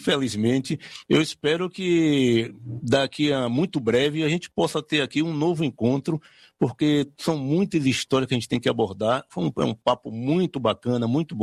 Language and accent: Portuguese; Brazil; partilhar aqui com nós brasileiros, né, toda essa informação.